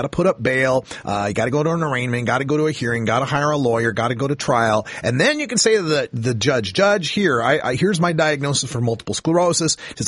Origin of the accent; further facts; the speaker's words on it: Idaho, United States; I'm from one of them. I'm from Idaho. We grew up with state-run liquor stores